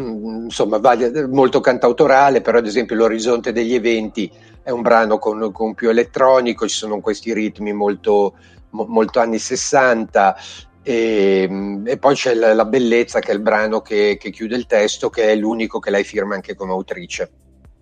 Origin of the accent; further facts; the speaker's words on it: Bergamo, Lombardy, Italy; Vabbè, sono di Bergamo, che vuoi farci?